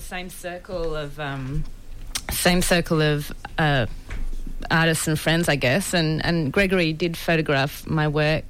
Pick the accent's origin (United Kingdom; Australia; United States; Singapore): Australia; Canberra, Australian Capital Territory; Okay, so I grew up in Canberra.